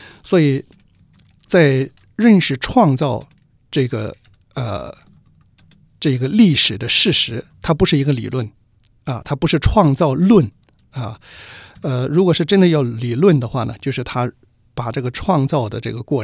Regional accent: China; 所以我们中国人也有这样的观念啊，人上面还有青天啊

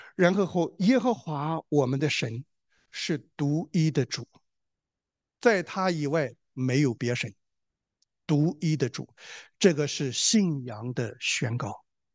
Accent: China; 我们中国人是我，因为我小的时候啊，我们整天说我们中华5000年什么怎么勤劳勇敢，怎么搞了一个一穷二白？

